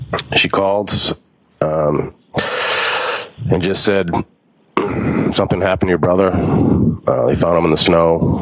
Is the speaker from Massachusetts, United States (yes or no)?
yes; Braintree, Massachusetts, United States; So we grew up in Braintree.